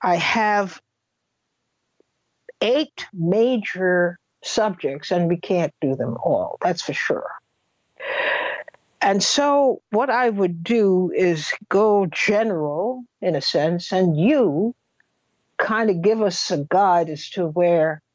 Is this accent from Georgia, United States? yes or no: no; New York, United States; Well, I come from New York, so maybe that pretty much prestates my prejudice.